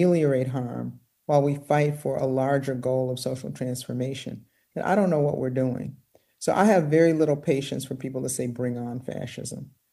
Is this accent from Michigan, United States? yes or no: yes; Detroit, Michigan, United States; in my day, and I grew up in Detroit in the 1970s, there was a lot of talk of revolution.